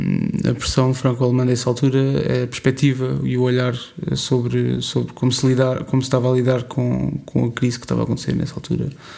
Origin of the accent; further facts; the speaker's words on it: Almada, Setúbal, Portugal; also born or lived in Seixal; onde eu cresci, na Margem Sul, Almada, Seixal, Barreiros, toda aquela zona